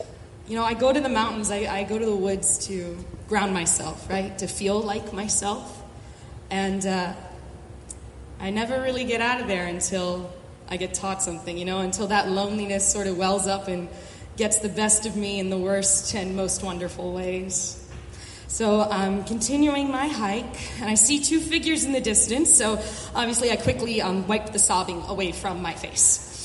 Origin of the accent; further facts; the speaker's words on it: Baltimore, Maryland, United States; I'm from Baltimore. This is my first time in the Smokies